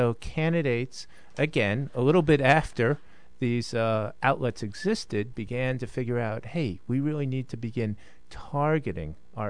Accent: Miami, Florida, United States; I'm not a native Spanish speaker, but I grew up in Miami, so I'm almost a native Spanish speaker.

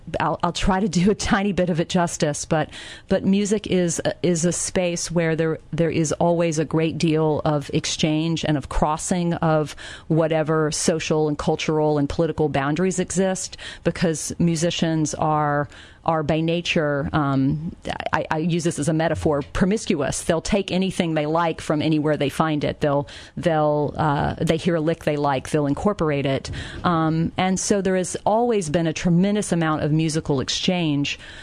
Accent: Atlanta, Georgia, United States; I grew up in Atlanta in a time of integrated schools

